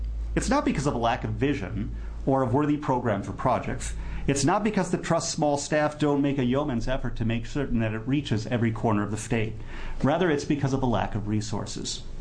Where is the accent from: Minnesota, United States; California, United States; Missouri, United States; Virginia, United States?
Minnesota, United States; accent: Minnesota; now in Oregon, United States; Now, truth be told, I'm not a native Oregonian. You can probably hear my Minnesota accent.